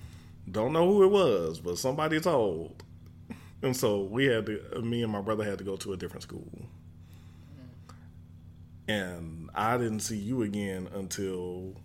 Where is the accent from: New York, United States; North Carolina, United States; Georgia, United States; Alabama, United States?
Alabama, United States; Birmingham; I'm from Birmingham, Alabama also. And I was living in Ensley at the time